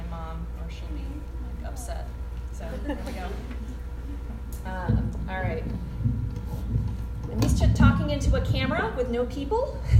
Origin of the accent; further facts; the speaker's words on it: South Korea; I was born and raised in South Korea. I'm half Korean, half Caucasian, but I'm not a war orphan.